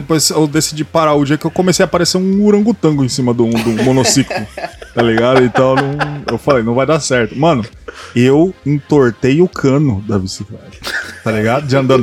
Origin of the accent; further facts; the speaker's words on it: São Paulo, Brazil; eu sou do interior de São Paulo, como eu sou sortudo, né?